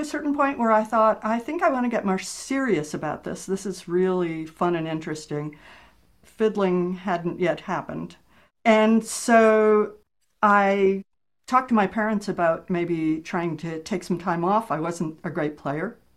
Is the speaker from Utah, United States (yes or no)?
no; New Jersey, United States; I grew up in New Jersey. What did I know about fiddle playing?